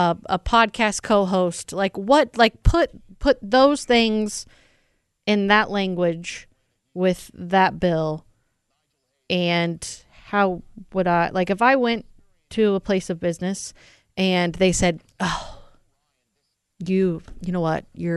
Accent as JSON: {"language": "English", "region": "Midwest", "country": "United States", "said": "I'm white, I'm female, I'm a mother, I'm a Midwesterner."}